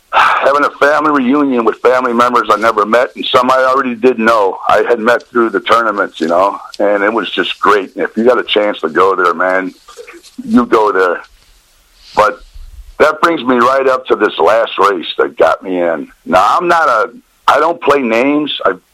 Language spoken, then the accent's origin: English; Cicero, Illinois, United States; Yeah, I grew up in Cicero over on Laramie, right where the racetracks are.